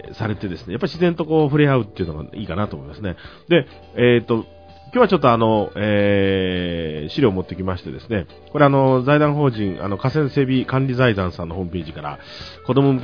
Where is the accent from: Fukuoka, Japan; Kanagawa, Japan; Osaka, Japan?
Fukuoka, Japan; 私の、昔私は福岡出身ですので